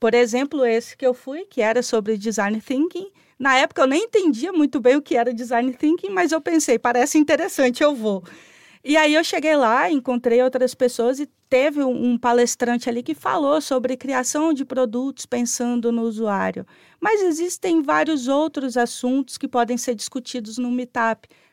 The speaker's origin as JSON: {"language": "Portuguese", "town": "Linhares", "region": "Espírito Santo", "country": "Brazil", "said": "Eu sou de Linhares, Espírito Santo. Fica aí a 2 horas de carro, 2 horas e meia da capital Vitória."}